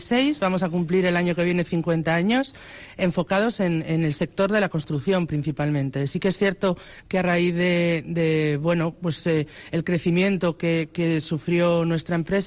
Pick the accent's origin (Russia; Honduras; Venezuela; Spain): Spain; Cantabria; Nosotros somos de Cantabria, trabajamos en Cantabria y para Cantabria, ¿no?